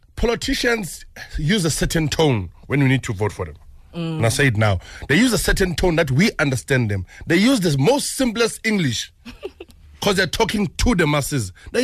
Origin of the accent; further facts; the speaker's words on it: Ekurhuleni, Gauteng, South Africa; I'm from Ekurhuleni.